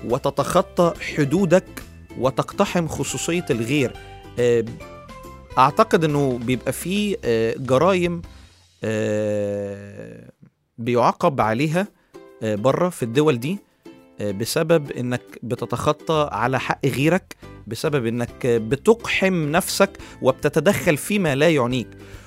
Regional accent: Upper Egypt, Egypt; accent: Saidi; يعني انا لهجتي طبعا الصعيدية يعني مش ولا بد قوي

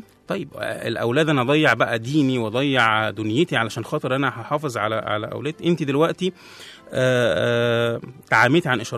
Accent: Egypt

